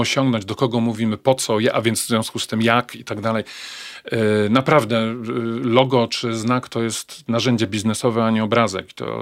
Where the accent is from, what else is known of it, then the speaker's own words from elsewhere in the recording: Poznań, Greater Poland Voivodeship, Poland; Ja jestem Poznaniakiem.